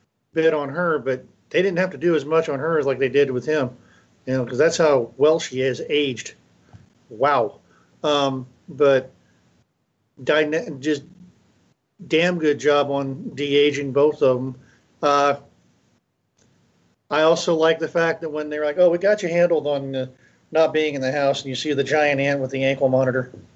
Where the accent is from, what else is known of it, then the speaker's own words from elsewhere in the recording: San Francisco, California, United States; now in Oklahoma, United States; I'm from San Francisco, in that area. That's where I was born, and before I moved to Oklahoma.